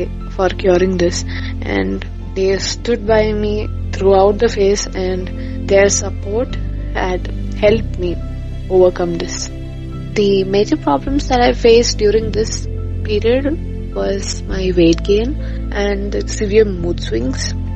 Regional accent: Thiruvananthapuram, Kerala, India; I am 22 years of age. I am a student pursuing post-graduation in chemistry. I come from Trivandrum, Kerala.

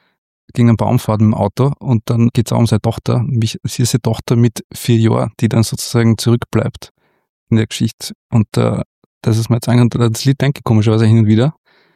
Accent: Fürstenfeld, Styria, Austria; Weil ich komme aus Fürstenfeld.

